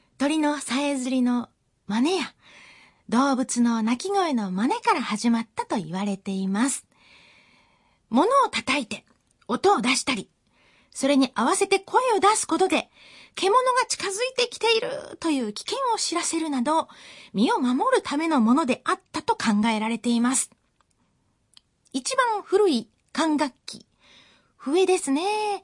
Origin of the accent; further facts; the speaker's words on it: Kobe, Hyogo, Japan; 私は神戸出身で、4歳からピアノを始めまして